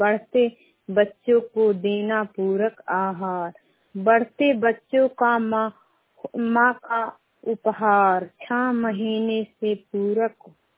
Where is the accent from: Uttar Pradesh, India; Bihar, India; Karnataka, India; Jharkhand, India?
Bihar, India; Puray; नालंदा जिले के हरनौत प्रखंड के पुराय गांव के रहने वाली हूं।